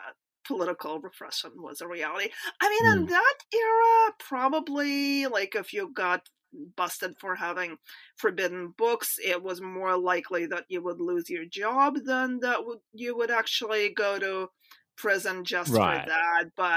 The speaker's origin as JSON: {"language": "English", "region": "Moscow", "country": "Russia", "tie": "born or raised there", "said": "Yeah, I was in Moscow. I actually have a book that was published in 1989 called Growing Up in Moscow."}